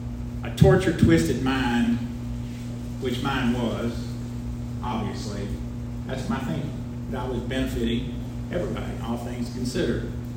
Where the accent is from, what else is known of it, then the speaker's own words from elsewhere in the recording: Nicholasville, Kentucky, United States; in my hometown, which is 12 miles south of Lexington, Kentucky, in Nicholasville, in a cemetery where my grandparents were buried.